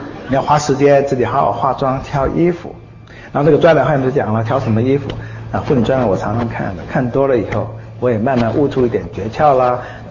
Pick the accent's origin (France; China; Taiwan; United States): China; 我们中国人的社会呢，我们的文化背景等等是比较偏向于自卑感的人多一点啊